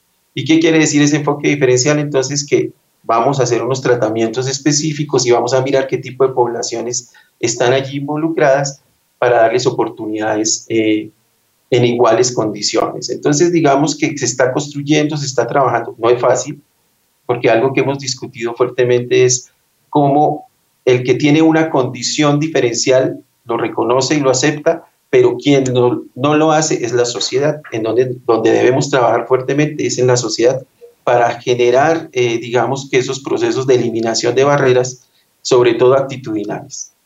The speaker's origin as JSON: {"language": "Spanish", "country": "Colombia", "said": "somos colombianos"}